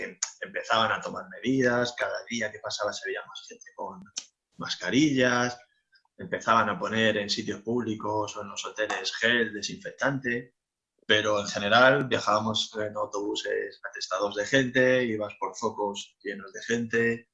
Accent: Spain; siendo españoles, éramos nosotros.

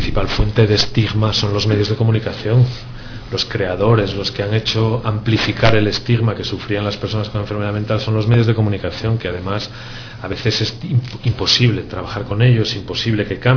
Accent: Asturias, Spain; Yo soy asturiano

